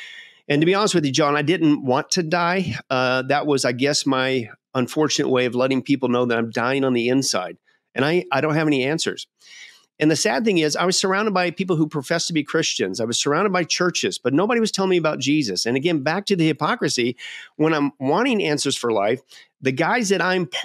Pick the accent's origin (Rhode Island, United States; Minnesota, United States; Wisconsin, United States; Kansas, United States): Kansas, United States; also born or lived in Nebraska; I grew up in the Midwest, Kansas, Nebraska.